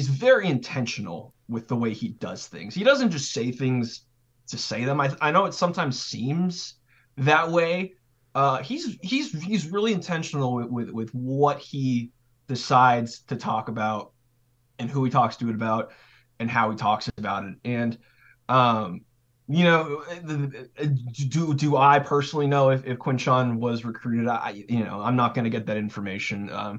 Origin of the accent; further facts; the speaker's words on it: California, United States; also born or lived in Idaho / Wyoming; Like, I'm from California, but I lived in, like, Mountain West territory. So, like, Idaho, Wyoming